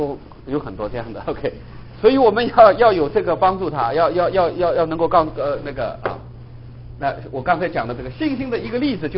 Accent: China; now in United States; 因为我们现在从大陆过来的，我们都知道，包括在美国

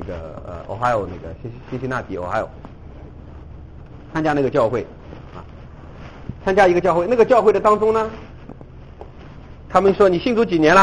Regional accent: China; 尤其是我们中国人，我们就会想到政府的迫害啦

